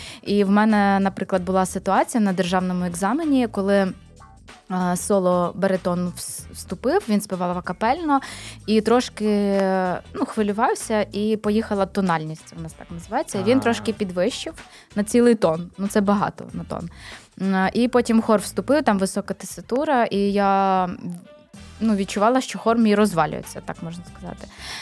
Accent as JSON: {"language": "Ukrainian", "town": "Chernihiv", "region": "Chernihiv Oblast", "country": "Ukraine", "tie": "born or raised there", "lives_now": "Kyiv, Ukraine", "said": "Ну, живу ж я тут. Але родом з Чернігова, так і кажу."}